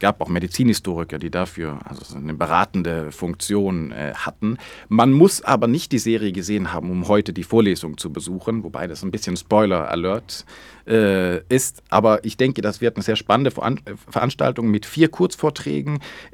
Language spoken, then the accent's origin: German; Sweden; German is a second language; now in Germany; Also die wissen, ich bin selbst aus Schweden